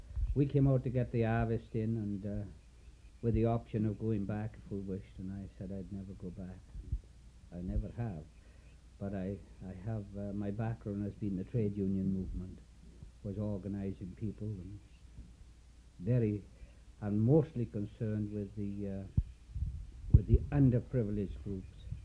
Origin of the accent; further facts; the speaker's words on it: Tredegar, Wales, United Kingdom; also born or lived in Neath; But my school days were mainly in Tredegar, a school called Nantibu School.